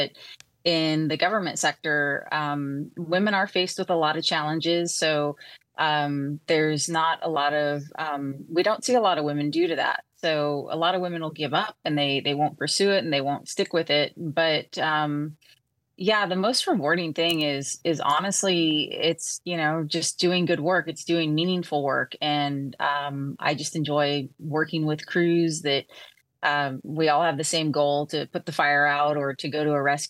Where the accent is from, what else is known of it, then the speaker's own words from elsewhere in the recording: Los Angeles, California, United States; Growing up in Los Angeles, there's a lot of helicopters in the city.